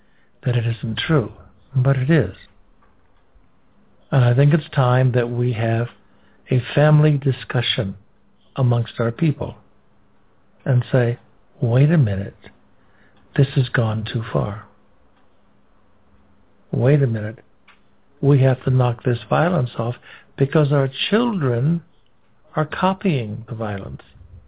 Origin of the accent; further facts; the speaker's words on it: Los Angeles, California, United States; born there; I was born in Los Angeles, California. We never had this kind of thing.